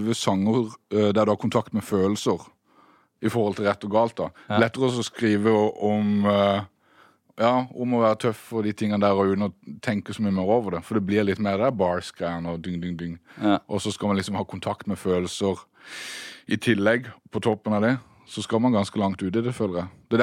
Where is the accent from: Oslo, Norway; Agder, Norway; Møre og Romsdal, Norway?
Agder, Norway; Søgne; For min del så følte jeg at jeg flyttet jo fra Søgne til Grimstad.